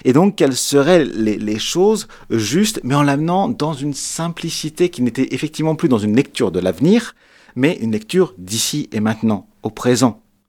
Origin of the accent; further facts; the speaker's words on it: France; puisque moi j'ai grandi en France